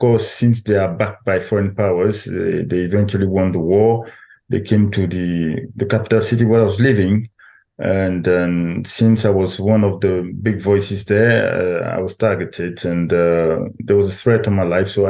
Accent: Côte d’Ivoire; Yes, I left the Ivory Coast. Like you say, I come from the Ivory Coast. In Ivory Coast, I was working in the media.

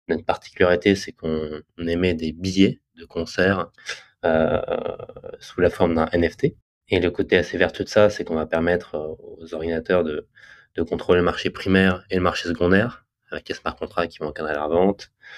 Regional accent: Paris, Île-de-France, France; Moi, pour la petite histoire, je suis originaire de Paris

